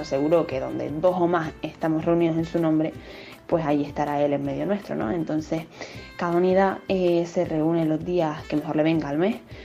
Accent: Canary Islands, Spain; de Gran Canaria

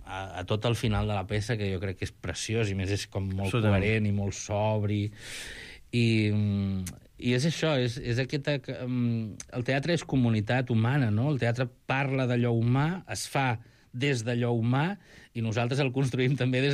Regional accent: Tarragona, Catalonia, Spain; jo soc de Tarragona

